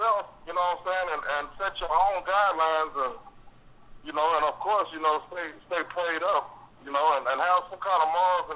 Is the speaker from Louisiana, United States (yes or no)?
yes; Louisiana, United States; And I'm sure that's going to happen because we're from Louisiana, so